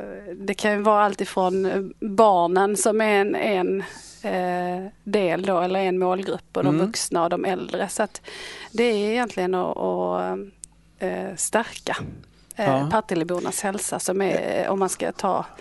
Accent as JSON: {"language": "Swedish", "town": "Helsingborg", "region": "Skåne", "country": "Sweden", "tie": "born there", "said": "jag är ju en helsingborgare i grund och botten. Det är där jag är född och har mina rötter."}